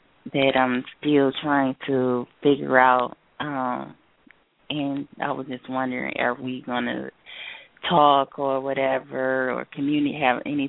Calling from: Michigan, United States; Michigan.

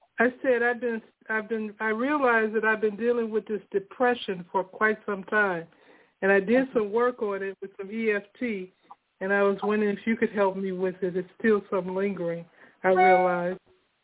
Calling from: Pembroke Township, Illinois, United States; Grand Rising, Maika, and I'm calling from Pembroke Township, Illinois.

